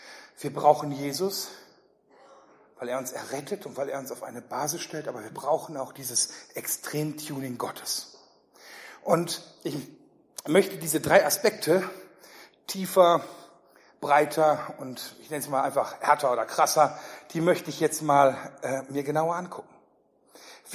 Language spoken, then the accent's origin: German; North Rhine-Westphalia, Germany; Also ich komme eher so aus Richtung Ruhrgebiet.